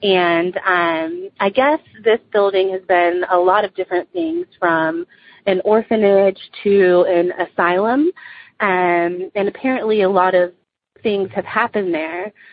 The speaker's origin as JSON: {"language": "English", "town": "Dallas", "region": "Texas", "country": "United States", "said": "I'm from Dallas, Texas."}